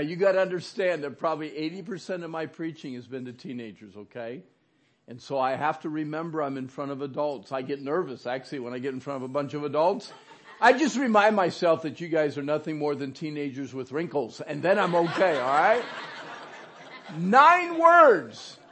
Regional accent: Orangeville, Pennsylvania, United States; You know, it's so cool to be back in Pennsylvania. It is. I grew up here in Orangeville.

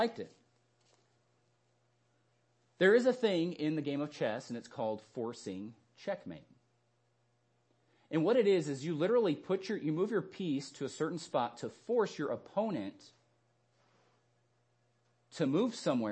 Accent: Arizona, United States; I grew up in Arizona.

